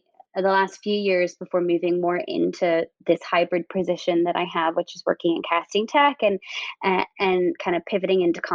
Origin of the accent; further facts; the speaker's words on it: Northern Ireland, United Kingdom; now in New York City, United States; I am a casting director in New York. I'm also the casting specialist at Backstage LLC. I am originally from Northern Ireland.